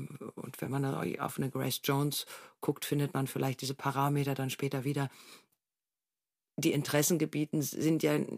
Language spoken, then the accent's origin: German; Germany; Ich komme aus Deutschland.